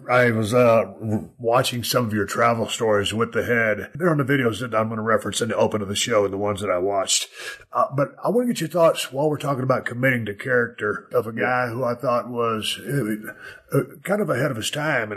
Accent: Texas, United States; me growing up in South Texas, I didn't get all that, you know, because it was so much more regional back then.

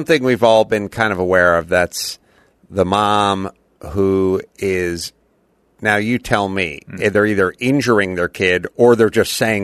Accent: California, United States; growing up in the San Fernando Valley, that just means you love yourself some sporting goods, man.

